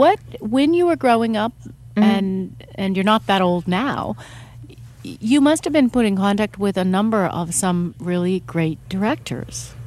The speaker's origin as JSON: {"language": "English", "region": "California", "country": "United States", "said": "Yeah, although I'm from Northern California."}